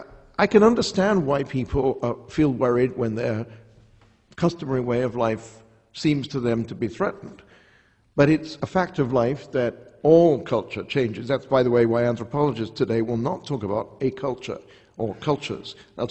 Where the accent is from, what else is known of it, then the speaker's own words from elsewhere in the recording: United Kingdom; my wife is American, I'm British.